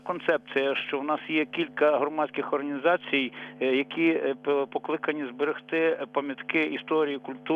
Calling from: Ivano-Frankivsk, Ivano-Frankivsk Oblast, Ukraine; Івано-Франківська

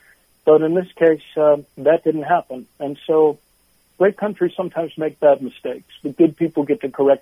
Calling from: Baltimore, Maryland, United States; I'm calling you from Baltimore, Maryland. So in my state, Vice President Biden is doing very well.

